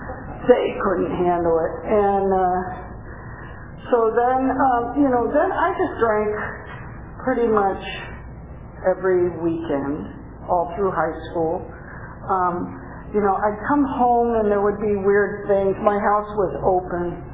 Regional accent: San Mateo, California, United States; born there; I was born in San Mateo, California, which is over a little south of San Francisco

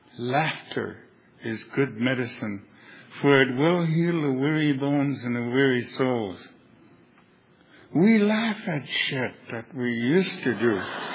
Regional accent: British Columbia, Canada; I'm from Canada, British Columbia, about 2.5 hours from Vancouver. My tribe is the Thompson tribe, the Inshakapmin people. We are the knife people.

